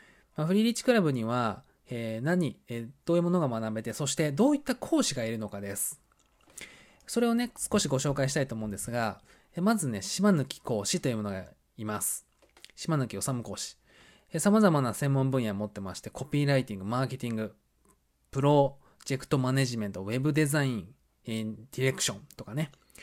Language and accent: Japanese; Oita, Japan; 僕の地元が、まあ、九州の大分県なんですけども、そこをまあ卒業して